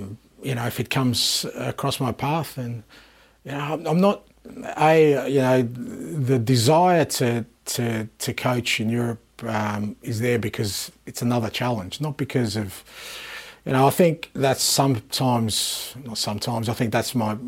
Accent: Australia; growing up in Australia

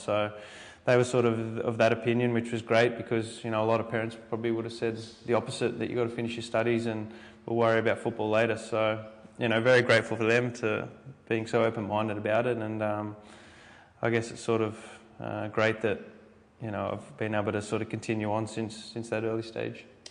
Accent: East Ryde, New South Wales, Australia; I grew up, we're in North Ryde now. I grew up in East Ryde and spent a lot of, spent my whole childhood in this area.

